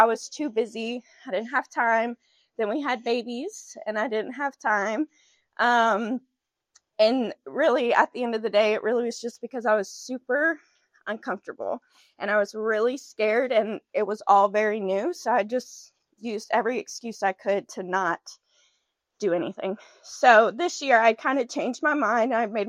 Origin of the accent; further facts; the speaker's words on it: Louisiana, United States; So, like I said, I grew up in South Louisiana. I went to the same church for about 10 years.